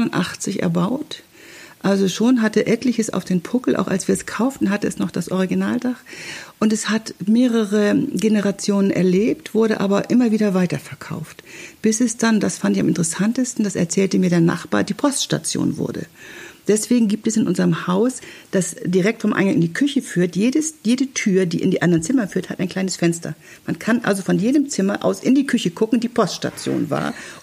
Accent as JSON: {"language": "German", "town": "Stade", "region": "Lower Saxony", "country": "Germany", "tie": "born or raised there", "also_born_or_lived": "Hamburg", "lives_now": "Rüterberg, Germany", "said": "Ich bin an der Elbe groß geworden, in Stade, habe lange in Hamburg gearbeitet und dann jetzt in Rüterberg, das ja auch direkt an der Elbe liegt, natürlich meine Lebensader gefunden"}